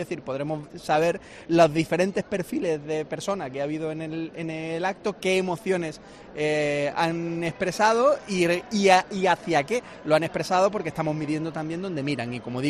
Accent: Málaga, Andalusia, Spain; Soy malagueño.

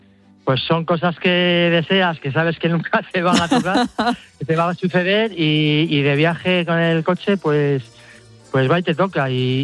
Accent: Audanzas del Valle, Castile and León, Spain

